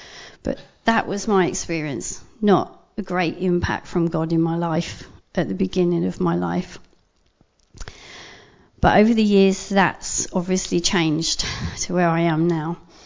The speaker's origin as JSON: {"language": "English", "town": "Windsor", "region": "South East England", "country": "United Kingdom", "tie": "born or raised there", "said": "for me, growing up in Windsor, you'd get to march in front of the castle"}